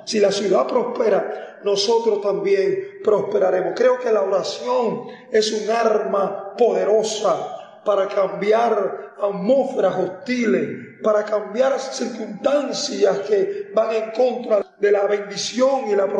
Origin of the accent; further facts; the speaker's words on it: Cuba; yo vivo en Cuba, esta es mi nación, esta es mi casa, aquí nací, aquí estoy viviendo, y muchas veces sentimos como cubanos, como cristianos